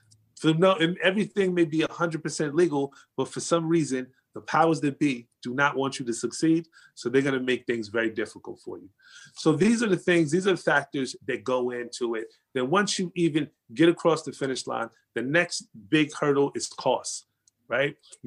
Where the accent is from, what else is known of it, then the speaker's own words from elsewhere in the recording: New Jersey, United States; But I was born in New Jersey. So I left Georgia and came back to New Jersey, and, you know, it's my hometown.